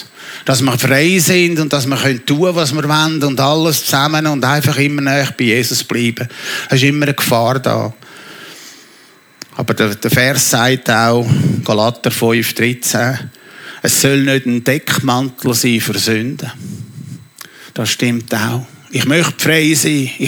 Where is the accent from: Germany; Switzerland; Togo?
Switzerland; Als eine Einzelperson, als eine Gemeinde, als ein Teil vom Talkessel, als ein Schweizer, als ein Europäer